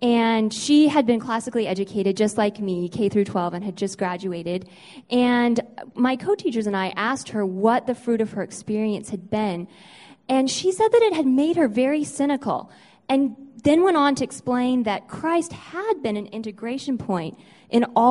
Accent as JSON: {"language": "English", "town": "Boise", "region": "Idaho", "country": "United States", "said": "from Boise, Idaho, and I was asked to be part of this panel"}